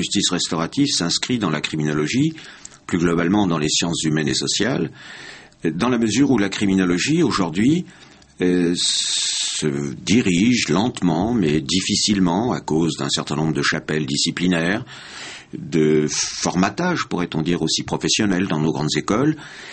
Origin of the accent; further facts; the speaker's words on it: Brittany, France; now in Pau, France; Non, parce que je suis breton d'origine.